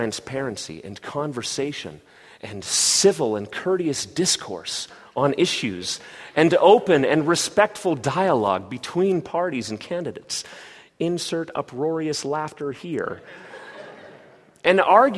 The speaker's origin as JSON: {"language": "English", "country": "Canada", "lives_now": "United States", "said": "As a Canadian, I have a unique vantage point as all of this political rhetoric rises to a crescendo."}